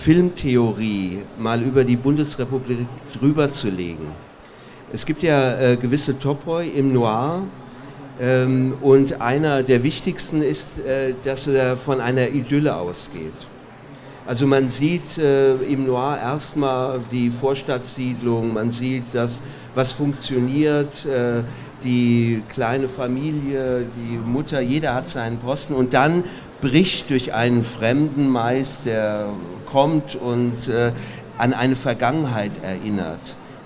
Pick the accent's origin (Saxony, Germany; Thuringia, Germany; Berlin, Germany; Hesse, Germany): Hesse, Germany; Wiesbaden; und noch dazu in meiner Heimatstadt Wiesbaden